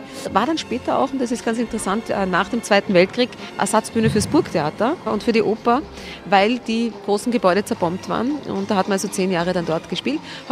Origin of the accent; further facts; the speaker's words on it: Vienna, Austria; besser als ein Cappuccino, muss ich sagen, als Wiener.